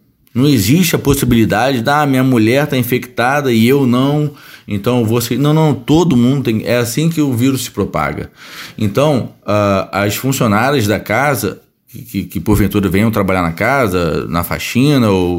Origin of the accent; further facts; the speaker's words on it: Niterói, Rio de Janeiro, Brazil; moved away; eu não sou daqui do Rio Grande do Sul, eu sou natural de Niterói